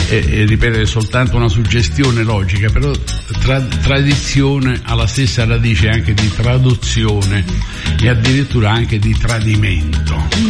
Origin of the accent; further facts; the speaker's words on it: Castellammare di Stabia, Campania, Italy; a Castellammare, che è il mio paese d'origine